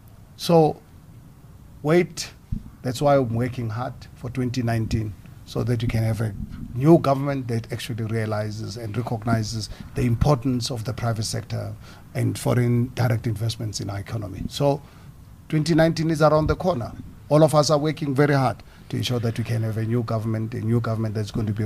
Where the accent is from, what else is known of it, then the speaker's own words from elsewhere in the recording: South Africa; as South African